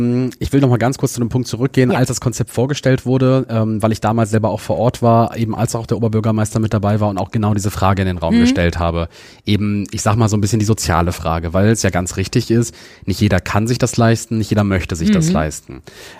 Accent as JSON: {"language": "German", "town": "Düsseldorf", "region": "North Rhine-Westphalia", "country": "Germany", "tie": "born or raised there", "said": "Also ich komme aus Düsseldorf, ich bin hier groß geworden"}